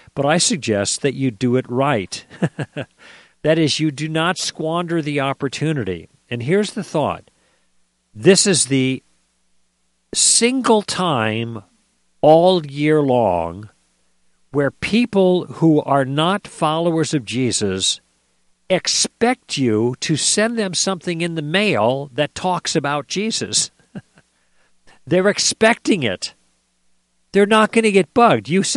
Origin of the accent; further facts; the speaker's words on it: Chicago, Illinois, United States; a really magical time around Christmas growing up in Chicago with a fairly large family.